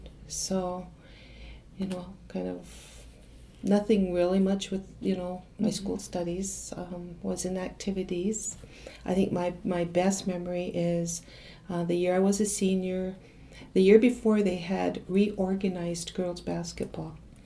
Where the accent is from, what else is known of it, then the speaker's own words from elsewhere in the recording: White Shield, North Dakota, United States; I had a really pretty good childhood when you compare it to what, you know, a lot of kids on the reservation grow up with.